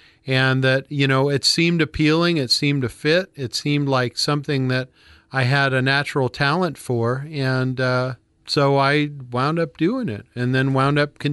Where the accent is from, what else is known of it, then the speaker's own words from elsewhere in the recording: Maine, United States; I grew up in rural Maine, place real similar to Florence, except it snows a lot more and it's a little colder.